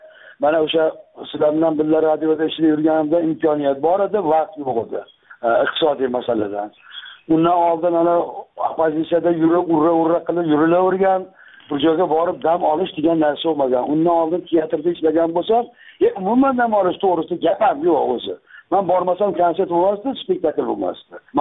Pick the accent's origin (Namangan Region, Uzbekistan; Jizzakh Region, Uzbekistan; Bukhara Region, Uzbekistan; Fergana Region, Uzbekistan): Namangan Region, Uzbekistan; Akhsikent; born there; men tug'ilgan joy Yangi Axsi deyilgan, eski Axsi